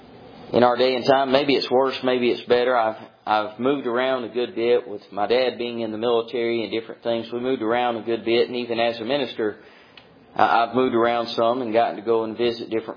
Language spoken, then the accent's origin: English; Mississippi, United States; You know, in my home state of Mississippi all my life.